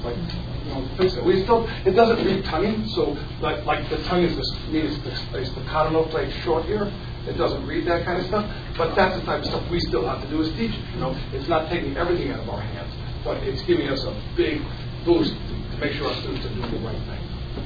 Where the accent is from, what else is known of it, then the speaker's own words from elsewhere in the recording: East Coast, United States; and I'm from the East Coast, right?